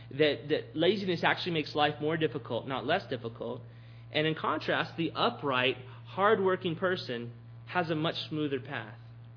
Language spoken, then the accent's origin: English; Texas, United States; As a Texan, that's a difficult choice.